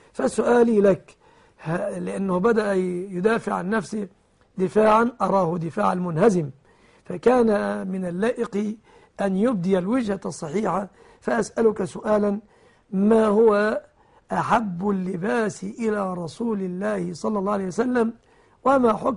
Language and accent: Arabic; Egypt